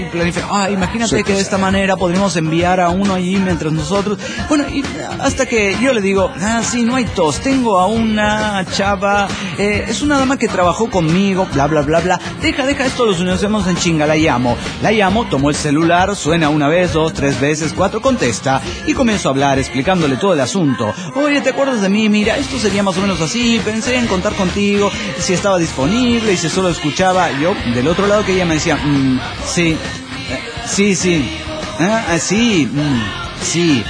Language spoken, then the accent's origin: Spanish; Mexico City, Mexico; del DF mexicano.